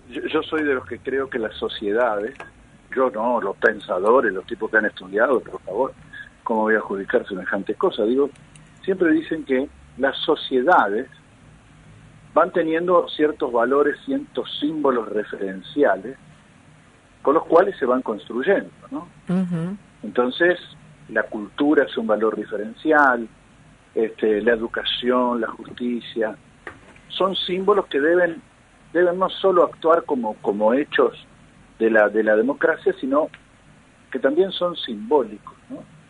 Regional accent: Argentina; Al gol lo grité como apasionado argentino, ¿no?

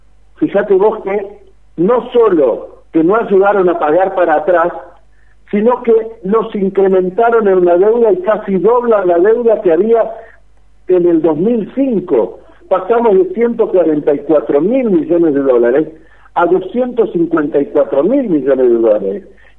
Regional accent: Argentina

